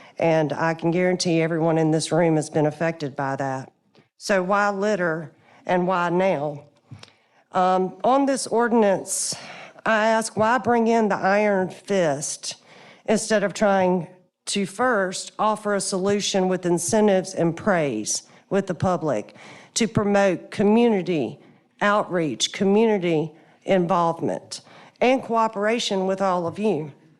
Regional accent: Cassett, South Carolina, United States; I was born and raised in Cassett, South Carolina.

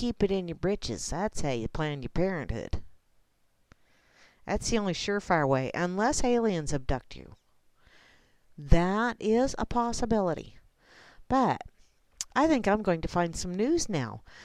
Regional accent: Kansas, United States; I'm from Kansas. What do you expect?

